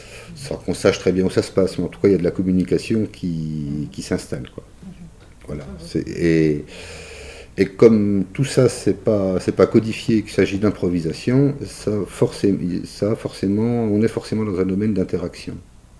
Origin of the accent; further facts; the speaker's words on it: Besançon, Bourgogne-Franche-Comté, France; parce que moi je suis pas de Belfort, je suis de Besançon.